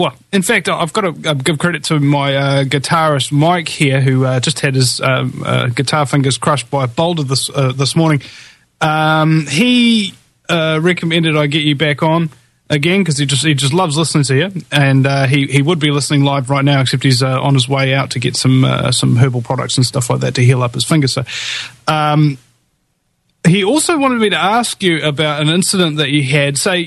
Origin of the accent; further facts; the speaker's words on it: New Zealand; I am a New Zealander.